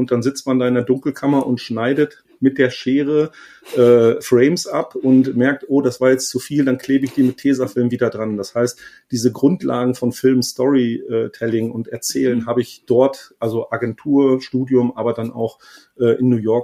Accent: North Rhine-Westphalia, Germany; Also ich komme aus Ostwestfalen, ich bin gebürtiger Ostwestfale und bin erstmal in die Welt. Ich habe in Wiesbaden studiert

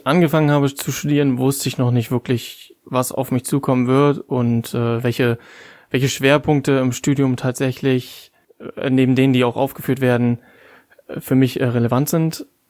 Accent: Bremerhaven, Bremen, Germany; Und somit habe ich mich dann entschlossen, wieder zurück in meine Heimat zu gehen und an der Hochschule Bremerhaven mein Informatikstudium fortzusetzen.

